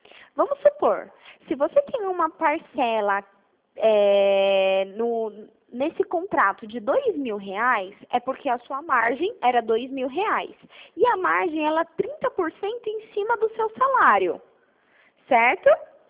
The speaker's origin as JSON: {"language": "Portuguese", "region": "São Paulo", "country": "Brazil", "said": "eu sou de São Paulo."}